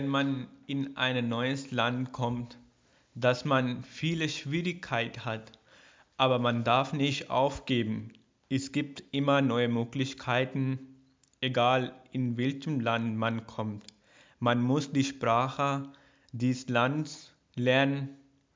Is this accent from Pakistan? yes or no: yes; Pakistan; German is a second language; now in Germany; ich bin 23 Jahre alt, ich bin seit 2015 in Deutschland, ich komme aus Pakistan.